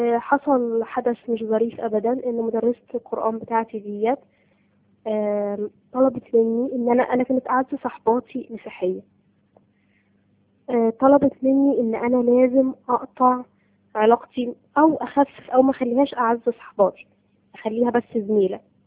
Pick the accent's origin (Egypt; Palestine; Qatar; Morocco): Egypt; انا الخلفيه بتاعتي طبعا اسره مسلمه، وواضح طبعا من اللهجه ان احنا مصريين. الاسره بتاعتي ما كانتش متدينه قوي،